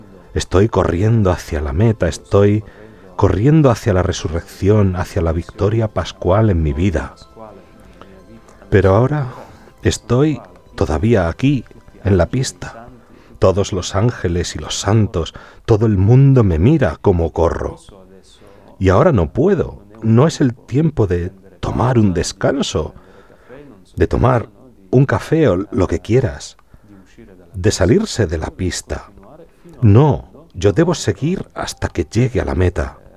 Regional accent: Kharkiv, Kharkiv Oblast, Ukraine; de mi ciudad natal, Járkov.

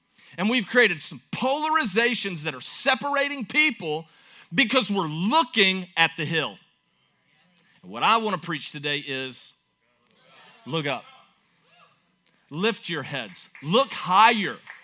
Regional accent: United States; I think as an American, it's a right.

